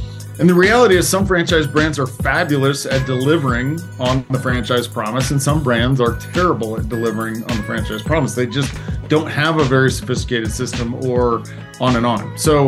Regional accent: Midwest, United States; I grew up in the Midwest. My father was in the foundry business, so we made car parts.

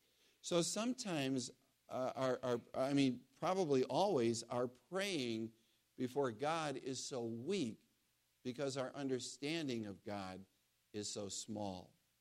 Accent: Buffalo, New York, United States; And I'm from Buffalo, so this all resonates with me.

